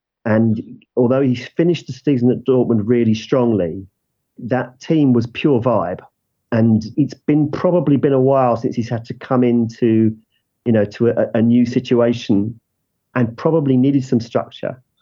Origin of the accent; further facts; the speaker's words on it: England, United Kingdom; as an Englishman and an England fan